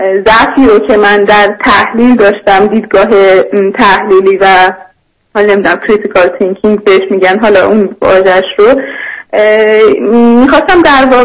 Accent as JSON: {"language": "Persian", "country": "Iran", "moved": "as an adult", "lives_now": "India", "said": "من سه ماه پیشتر از ایران برای ادامه تحصیل اومدم به هند و الان هندم."}